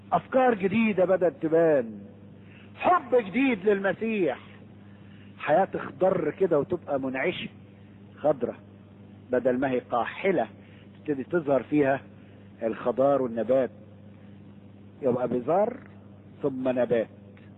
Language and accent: Arabic; Egypt; now in Australia; في فرق بين الجبال عندنا في مصر والجبال هنا في البلاد الاوروبية، او كانت في استراليا زي ما شفتها. انا اول ما وصلت استراليا، حتى لما جيت هنا زمان سنة 70 طلعت اوروبا